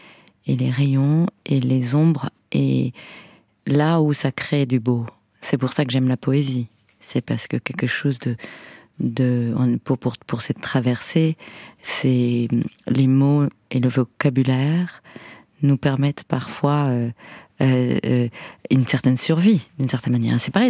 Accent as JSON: {"language": "French", "country": "France", "said": "Oui, je suis française. Ma mère, le père de ma mère était franco-néerlandais"}